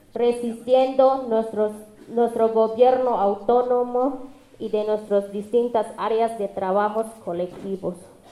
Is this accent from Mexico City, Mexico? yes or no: no; Chiapas, Mexico; soy del Caracol de Morelia.